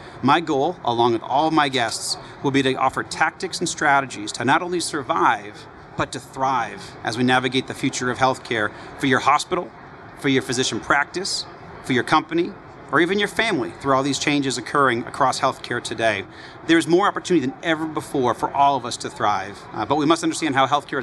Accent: Georgia, United States; Don't want to forget my home state of Georgia.

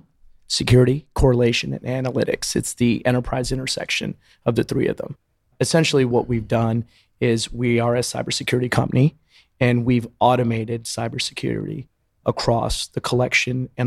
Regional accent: Nashville, Tennessee, United States; I'm originally from Tennessee. So I came down from Nashville.

